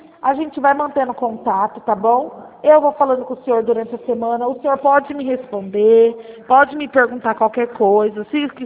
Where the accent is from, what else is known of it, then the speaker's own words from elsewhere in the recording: Araçatuba, São Paulo, Brazil; Bauru é perto da minha cidade, né? Eu sou de Araçatuba